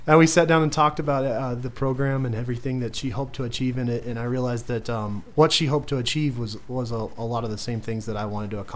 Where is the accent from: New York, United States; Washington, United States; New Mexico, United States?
New Mexico, United States; Raton; So I am originally from Raton. I graduated there from 2005